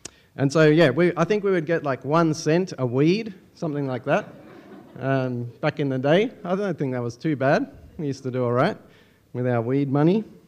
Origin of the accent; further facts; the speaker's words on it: Sydney, New South Wales, Australia; Now, I grew up in North Rocks, in northwest Sydney, if you're familiar with that part of the world.